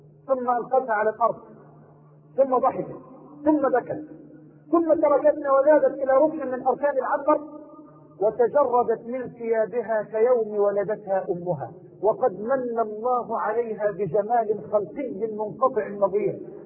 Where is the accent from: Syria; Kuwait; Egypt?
Egypt; Cairo, Cairo Governorate; والله يا إخوة لقد دعاني إخوانكم في منطقة المعادي عندنا في القاهرة